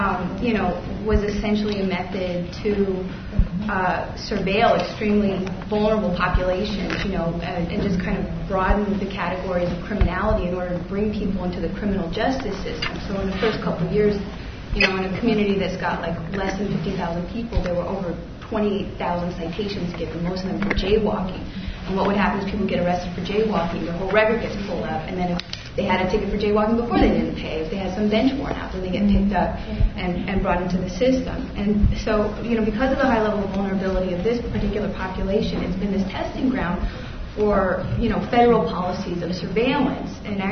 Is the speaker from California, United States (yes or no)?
yes; Los Angeles, California, United States; I'm from Los Angeles, and I actually work with very low income, homeless, mostly black population in Skid Row.